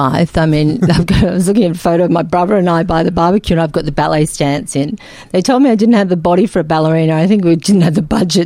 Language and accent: English; Sydney, New South Wales, Australia; So it was good growing up in Sydney, especially with a balanced view of it, I think.